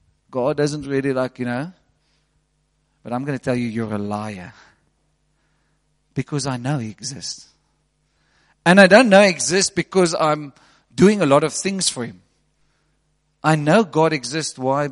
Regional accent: Western Cape, South Africa; because I come from the Cape.

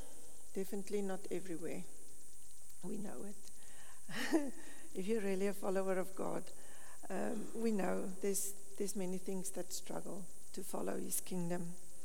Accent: South Africa; born there; My father and mother immigrated to South Africa on honeymoon. So I was born in South Africa. And then I felt I'm South African. When I'm here, I feel I'm South African. When I'm South Africa, I feel I'm a little strange.

